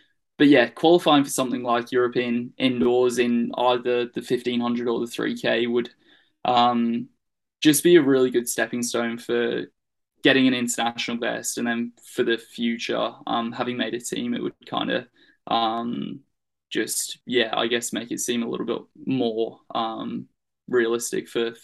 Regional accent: Australia; also born or lived in England; Yeah, so I was born in England. Grew up, well, didn't really grow up there, but I lived there till I was seven. All my family and everything's from England. So we moved out to Australia.

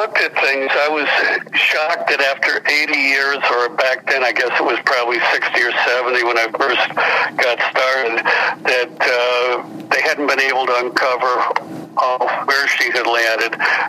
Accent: Storrs, Connecticut, United States; I grew up in Storrs, Connecticut, went to E.O. Smith High School, went on and got a bachelor's degree at Muskingum College in Ohio

